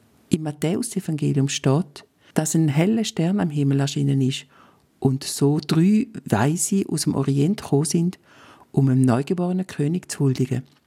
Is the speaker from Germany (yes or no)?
no; Switzerland; Auch bei uns in der Schweiz gibt es immer wieder Kindermissbrauch.